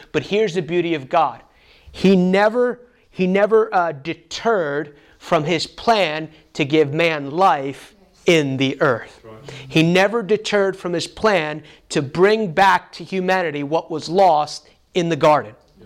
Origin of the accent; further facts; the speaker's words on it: United States; I grew up in the United States. Obviously, I'm an American. But my dad escaped from Cuba in 1969.